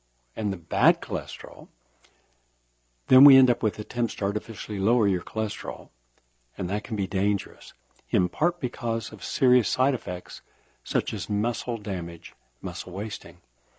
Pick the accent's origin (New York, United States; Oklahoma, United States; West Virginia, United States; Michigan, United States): West Virginia, United States; it reminds me of my home state, Appalachia, West Virginia. Nice people, but terribly economically depressed.